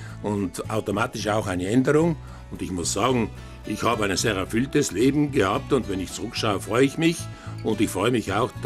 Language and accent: German; Pfalzen, Trentino-Alto Adige, Italy; Ehrenbürger zum Beispiel in meiner Heimatgemeinde Pfalzen